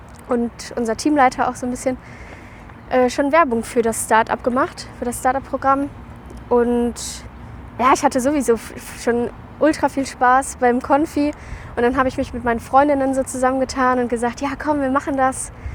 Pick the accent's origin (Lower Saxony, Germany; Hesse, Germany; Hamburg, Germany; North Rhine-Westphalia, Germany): North Rhine-Westphalia, Germany; Bottrop; Ich bin ja in Bottrop aufgewachsen und war dann da auch immer als Teilnehmerin bei der Kinderbibelwoche zum Beispiel.